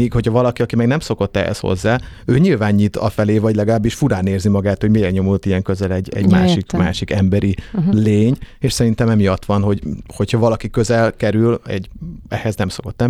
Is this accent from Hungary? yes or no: no; Vojvodina, Serbia; nekem a vajdaságiasság, vagy a vajdaságiság már ugye az akcentusomban sincs benne.